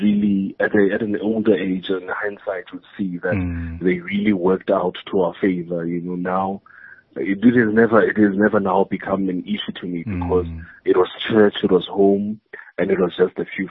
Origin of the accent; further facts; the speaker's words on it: Pretoria, Gauteng, South Africa; also born or lived in Cape Town; I was born there, and then I was also raised there. Grew up in Pretoria half of my life, then went to Cape Town for school.